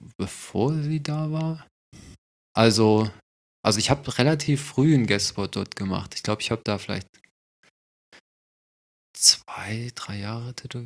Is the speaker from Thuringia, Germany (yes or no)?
yes; Thuringia, Germany; Ganz ursprünglich aus Thüringen, aus einem kleinen Dorf. 600 Einwohner.